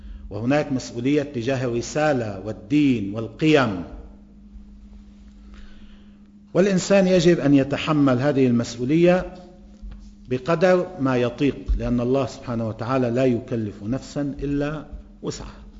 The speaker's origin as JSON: {"language": "Arabic", "country": "Lebanon"}